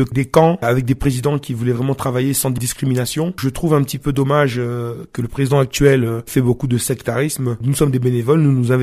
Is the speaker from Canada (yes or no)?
no; France; Nous avons grandi ensemble en France.